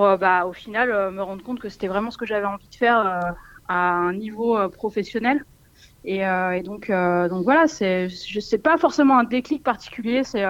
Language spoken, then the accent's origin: French; Les Deux Alpes, Auvergne-Rhône-Alpes, France; also born or lived in Grenoble; Je suis originaire des Deux Alpes. J'ai été élevée et je suis pratiquement née aux Deux Alpes. D'ailleurs, je suis née à Grenoble, mais 3 jours après, je suis remontée en station.